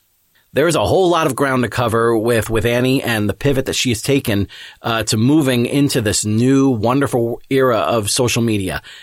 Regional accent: New York City, New York, United States; I also have to mention that I was born in New York City and spent 17 years in that area when I went to college.

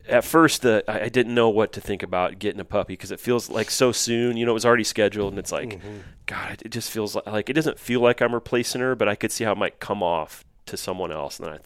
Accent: Nebraska, United States; the county that I grew up in Nebraska. I haven't seen a pheasant, and my dad farms.

